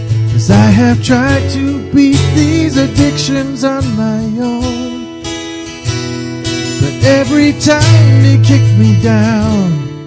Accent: New Jersey, United States; I know you're from England, but I'm from Jersey.

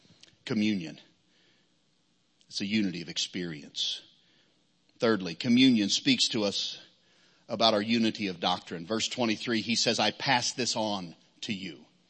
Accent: Arkansas, United States; were written either about where I grew up in Arkansas or where we were pastoring in southern Missouri.

